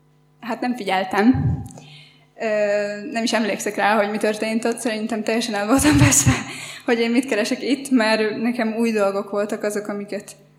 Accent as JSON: {"language": "Hungarian", "town": "Galanta", "region": "Trnava Region", "country": "Slovakia", "tie": "born or raised there", "said": "Galántáról származom, és egy olyan családban nőttem föl, ahol a hit nem volt fontos"}